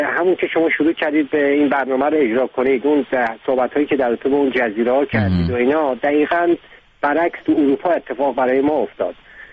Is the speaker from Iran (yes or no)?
yes; Iran; moved away; تجربه من 23 سال پیش از ایران اومدم بیرون به خاطر مسئله سیاسی که داشتم. و اون موقع خب سنم خیلی کمتر بود،